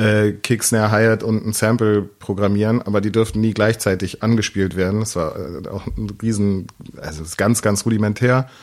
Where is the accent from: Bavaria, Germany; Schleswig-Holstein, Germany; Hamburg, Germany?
Hamburg, Germany; der Einzige, der wirklich in Eimsbüttel geboren ist. Oder in Eimsbüttel aufgewachsen ist, geboren bin ich in Altona. Der einzig Reale sozusagen. Aber Hamburger bin ich auf jeden Fall, ja.